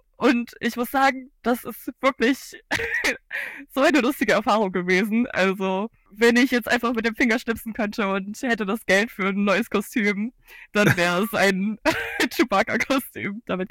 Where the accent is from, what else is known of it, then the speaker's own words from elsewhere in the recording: Cologne, North Rhine-Westphalia, Germany; ich komme aus Köln.